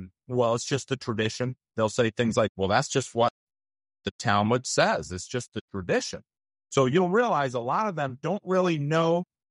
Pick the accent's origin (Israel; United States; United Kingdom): Israel; I talk about me growing up in Israel.